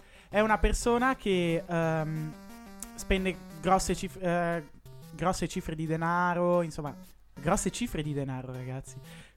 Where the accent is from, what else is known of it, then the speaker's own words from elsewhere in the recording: Como, Lombardy, Italy; io parlo da comasco